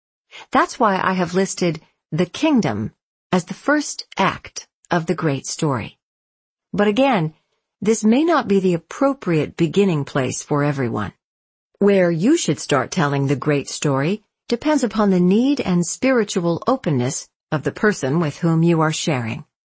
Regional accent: Seattle, Washington, United States; But many in my hometown of Seattle would find the idea of personal sin both ridiculous and incomprehensible.

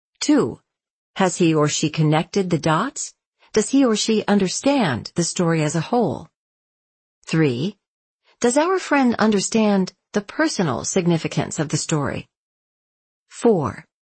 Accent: Seattle, Washington, United States; But many in my hometown of Seattle would find the idea of personal sin both ridiculous and incomprehensible.

